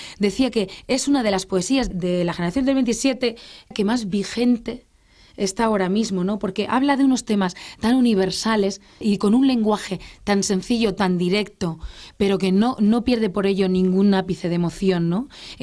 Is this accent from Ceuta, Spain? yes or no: no; Rincón de Bonanza, Valencian Community, Spain; tengo mi familia allí, a mi ciudad de origen, a mi pueblo, Rincón de Bonanza, que es una pedanía a 2 kilómetros de Orihuela.